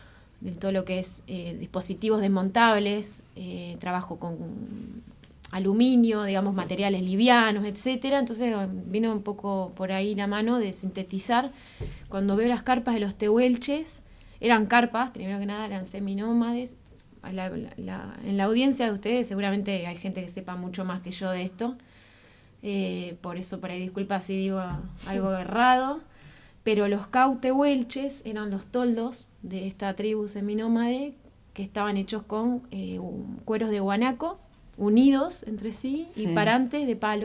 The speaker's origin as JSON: {"language": "Spanish", "town": "Viedma", "region": "Río Negro", "country": "Argentina", "said": "todos los que somos de Viedma o de acá cerca, Patagones, El Cóndor, Bahía Cri, Bahía Rosa"}